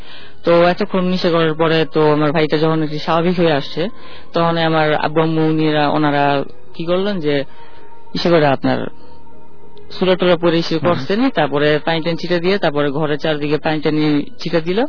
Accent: Narayanganj, Dhaka Division, Bangladesh; আমি নারায়ণগঞ্জ থেকে আসছি।

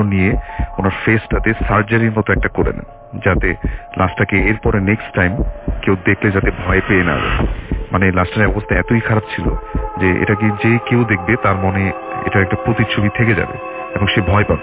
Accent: Dhaka, Dhaka Division, Bangladesh; পুরান ঢাকা থেকে এসেছি

